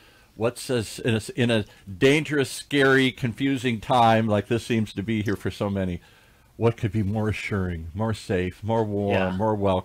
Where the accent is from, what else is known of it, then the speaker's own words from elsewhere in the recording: Midwest, United States; Okay, cookies and milk. That's what I grew up with in the Midwest here.